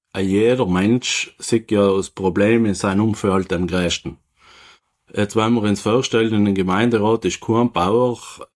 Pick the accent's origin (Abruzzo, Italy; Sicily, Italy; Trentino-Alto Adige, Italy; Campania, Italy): Trentino-Alto Adige, Italy; Naturns; Ich bin 38 Jahre jung, muss ich sagen. Ich komme aus Naturns